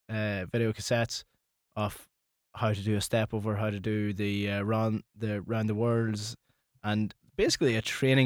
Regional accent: Ulster, Ireland; I grew up in Donegal, so we're still slightly behind everyone else when it comes to these kind of things.

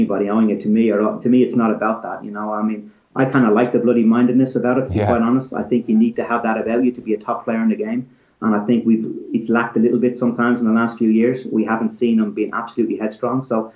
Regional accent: Ireland; we lose out as Irish people

